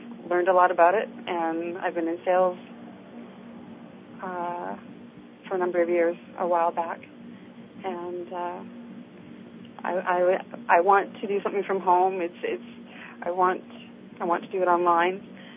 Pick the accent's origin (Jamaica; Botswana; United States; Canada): Canada; and I'm Canadian